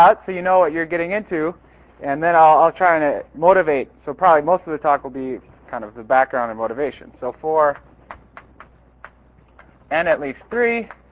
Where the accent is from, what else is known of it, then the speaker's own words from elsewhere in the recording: Wisconsin, United States; the turkey processing plant from my hometown in northern Wisconsin